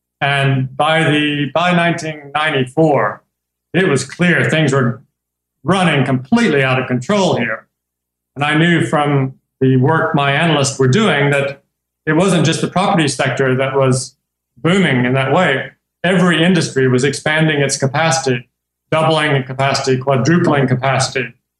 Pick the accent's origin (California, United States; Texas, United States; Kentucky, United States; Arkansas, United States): Kentucky, United States; I'm American. I grew up in Kentucky and went to Vanderbilt.